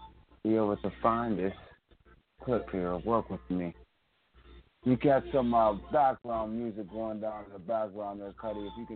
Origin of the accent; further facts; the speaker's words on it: Pennsylvania, United States; a local music scene to where I'm from. I'm from Western Pennsylvania.